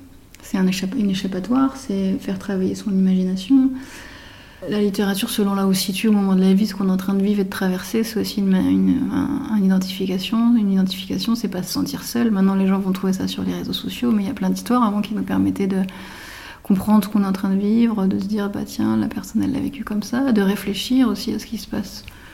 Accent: Normandy, France; Je fais le métier que je rêvais de faire quand j'étais petite en Normandie.

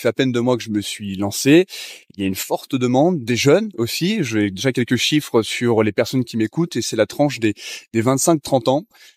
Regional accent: Fauville-en-Caux, Normandy, France; also born or lived in Le Havre; J'ai grandi en Normandie, en Seine-Maritime précisément, dans le pays de Caux, une commune qui s'appelle Fauville-en-Caux, non loin d'Yvetot.

